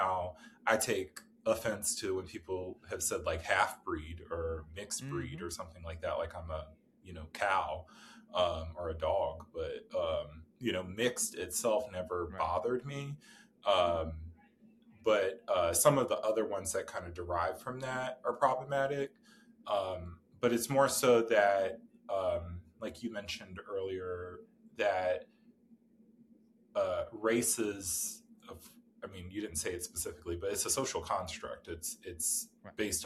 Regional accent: Roanoke, Virginia, United States; now in Richmond, United States; I am from Roanoke, Virginia, which is Southwest Virginia. I've lived in the state of Virginia my whole life.

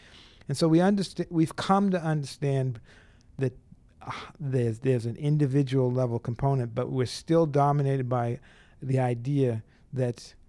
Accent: Boston, Massachusetts, United States; I grew up in Roxbury in Boston, Massachusetts, and it became a very violent community.

